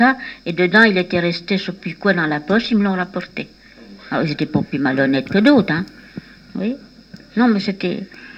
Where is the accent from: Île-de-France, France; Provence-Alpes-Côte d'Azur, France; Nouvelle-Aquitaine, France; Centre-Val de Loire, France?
Centre-Val de Loire, France; Nous, on est encore de la Touraine, c'est donc le premier fief de France.